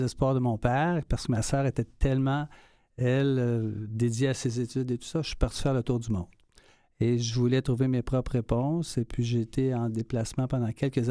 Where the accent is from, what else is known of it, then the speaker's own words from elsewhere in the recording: Laval, Quebec, Canada; also born or lived in Montreal; je suis Montréalais de naissance. Je suis mm-hmm. né dans le quartier Hochelaga-Maisonneuve. J'ai grandi ensuite à Laval, à Saint-Mé-Sainte-Paul. Je suis le deuxième d'une famille de quatre enfants. Père ouvrier, une enfance très heureuse.